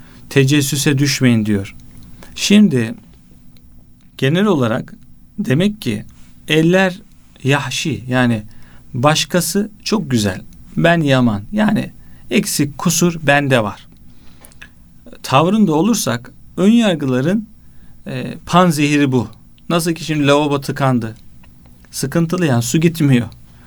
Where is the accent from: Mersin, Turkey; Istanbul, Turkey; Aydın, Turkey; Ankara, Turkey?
Istanbul, Turkey; Esenler; Esenler gibi bir çok kültürlü bir yerde büyüdüm. Türkler, Kürtler, Aleviler, Ermeniler, böyle çok farklı insanlarla bir arada oldum.